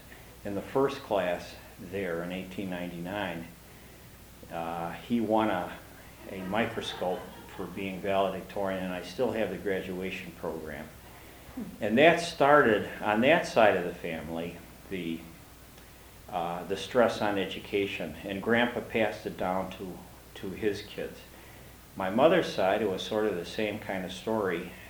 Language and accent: English; Palos Park, Illinois, United States; also born or lived in Chicago; I was born in Chicago, Illinois, in the original part of the city on Prairie Avenue in 1937. And I lived in the city for 7 or 8 years. And then we moved out to Palos Park, which is a suburb.